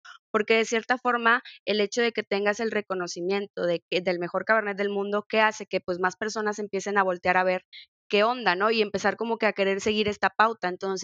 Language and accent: Spanish; Mexico; qué mejor que como mexicanos empezar a darles ese nivel a las vinícolas